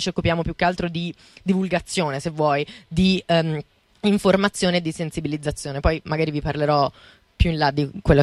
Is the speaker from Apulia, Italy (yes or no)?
no; Bagno a Ripoli, Tuscany, Italy; io sono fiorentina, nata a Bagnarripoli, devo ammetterlo, cresciuta pure a Bagnarripoli, però comunque sono cresciuta a Firenze